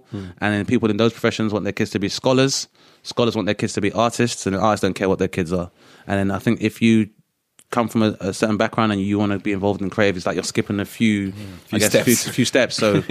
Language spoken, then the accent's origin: English; Lewisham, London, United Kingdom; I grew up in Lewisham, the borough of Lewisham, but more specifically here, the Green.